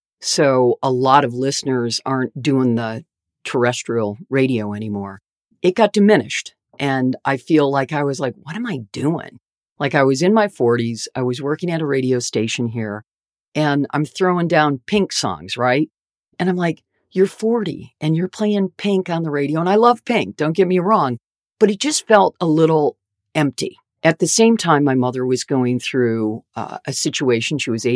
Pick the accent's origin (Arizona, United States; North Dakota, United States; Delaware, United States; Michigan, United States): Michigan, United States; I was a rock and roll chick, born and raised in Michigan, went to broadcasting school.